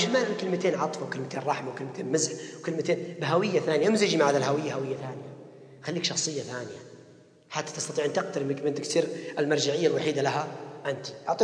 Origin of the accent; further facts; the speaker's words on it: Saudi Arabia; لأن إحنا كسعوديين ما نقبل مثل هذا الشيء